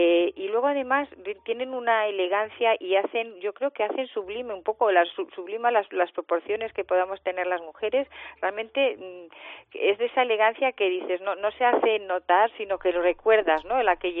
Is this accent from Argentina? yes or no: no; Spain; como yo soy española